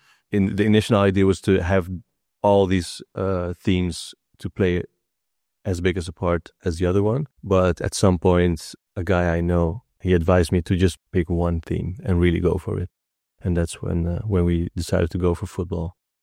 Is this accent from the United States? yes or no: no; Amsterdam, North Holland, Netherlands; when I grew up in Osdorp, the only thing I could think about was football.